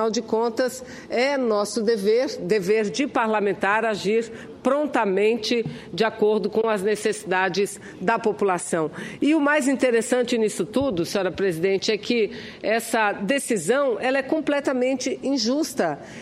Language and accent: Portuguese; Amazonas, Brazil; Então veja que concorrência é essa lá no meu estado, por exemplo, saindo da capital Manaus